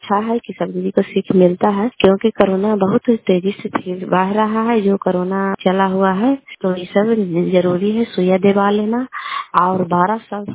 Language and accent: Hindi; Kalyanpur, Bihar, India